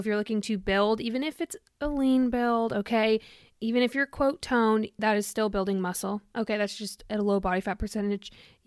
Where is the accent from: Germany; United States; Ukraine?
Germany; I was born in Germany. I've moved around there a lot.